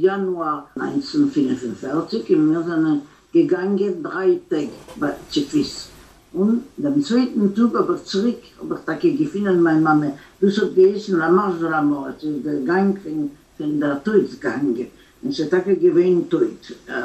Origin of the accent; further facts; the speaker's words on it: Malorita, Brest Region, Belarus; also born or lived in Gdansk, Poland; now in France; ich bin schon alt, 83 Jahre. Und ich bin nicht geboren in Frankreich, ich bin geboren in Polen.